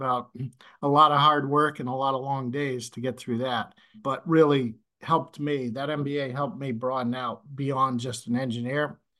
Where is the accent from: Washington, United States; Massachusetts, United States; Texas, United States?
Massachusetts, United States; Boston; now in Omaha, United States; I grew up in Boston. I didn't even know where Omaha, Nebraska was, to be honest with you.